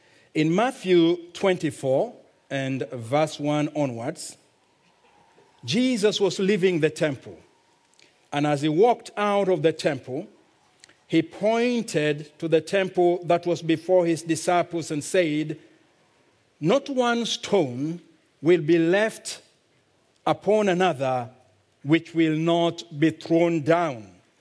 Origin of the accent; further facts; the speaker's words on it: Kenya; accent: Kenyan; And I do hope that you'll get used to my strange Kenyan accent.